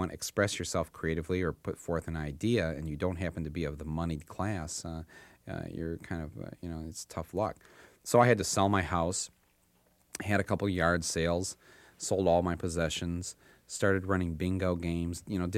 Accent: Flint, Michigan, United States; I grew up in Flint, Michigan, the hometown of General Motors

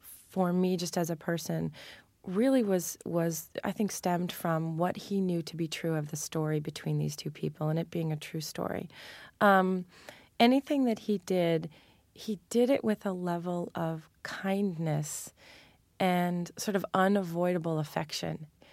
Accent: Manhattan, New York, United States; And I grew up in Manhattan, you know, so I grew up knowing what 42nd Street looked like

